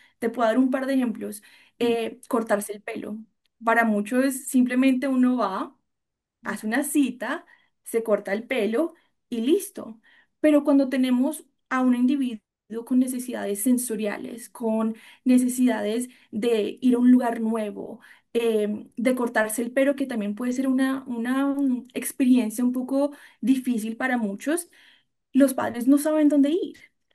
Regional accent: Villavicencio, Meta, Colombia; also born or lived in Bogotá; soy colombiana. Nací en Bogotá, pero me crié en una ciudad muy chiquitita en el sur de Colombia llamada Villavicencio.

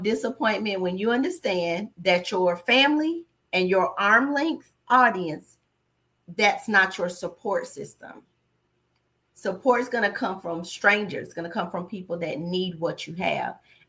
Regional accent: North Carolina, United States; now in Florida, United States; But born and raised in North Carolina and living here in Florida for over 25 years.

